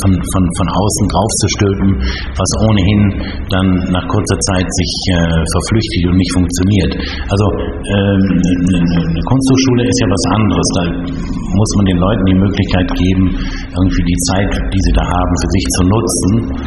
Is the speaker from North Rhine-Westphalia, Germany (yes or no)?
yes; North Rhine-Westphalia, Germany; ich komme aus dem Münsterland, also nach Holland, das war dann schon sehr spürbar.